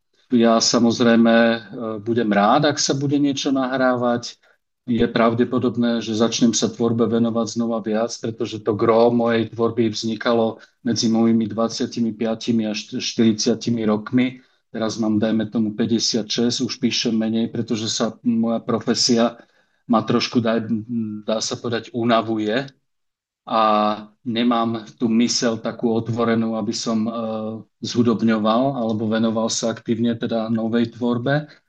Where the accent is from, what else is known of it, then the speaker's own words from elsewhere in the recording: Žiar nad Hronom, Banská Bystrica Region, Slovakia; A jeden krst bol potom v mojom rodnom meste v Žiari nad Hronom, logicky